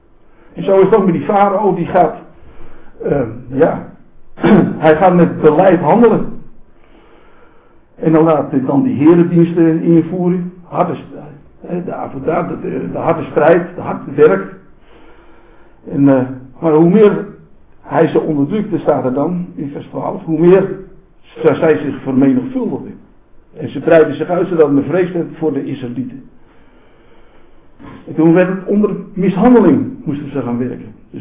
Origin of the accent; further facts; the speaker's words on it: Zaandam, North Holland, Netherlands; Ik kom oorspronkelijk uit Zaandam vandaan, vlakbij Amsterdam.